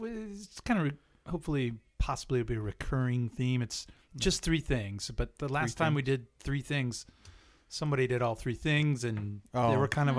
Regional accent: Ohio, United States; We're from Central Ohio.

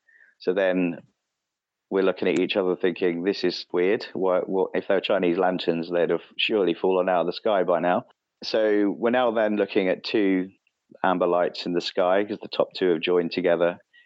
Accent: Tonbridge, South East England, United Kingdom; They was in my hometown at the time of Tunbridge in Kent.

